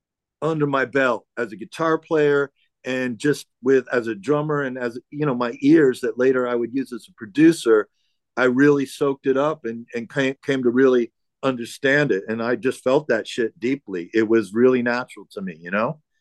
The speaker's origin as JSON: {"language": "English", "region": "New York", "country": "United States", "tie": "born or raised there", "said": "growing up in New York in the 70s"}